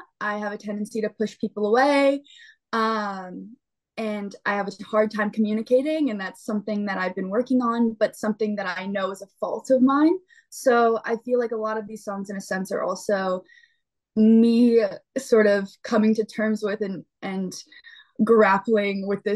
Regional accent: Pennsylvania, United States; and I'm from Pennsylvania, so I and my family's from Ohio and North Carolina, so I'm a huge country fan.

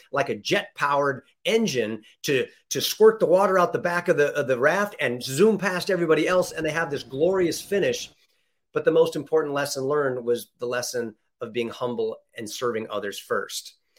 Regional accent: United States; I'm thankful that I'm an American.

